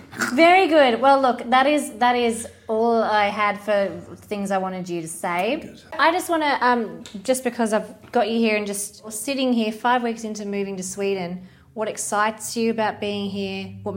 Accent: Australia; Say, I'm Australian.

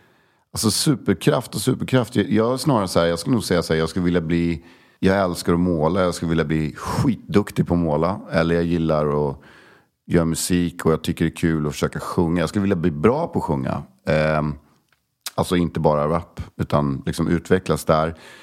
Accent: Sweden; Min plats på jorden, och den handlar faktiskt om Koster och västkusten, där jag liksom växte upp på somrarna. För att när jag växte upp så växte jag upp i Sverige på 70-80-talet

